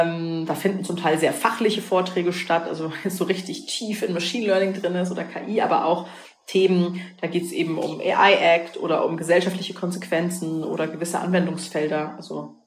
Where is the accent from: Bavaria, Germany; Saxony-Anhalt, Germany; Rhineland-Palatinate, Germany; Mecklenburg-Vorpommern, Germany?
Rhineland-Palatinate, Germany; born there; bin ja aus der Pfalz gebürtig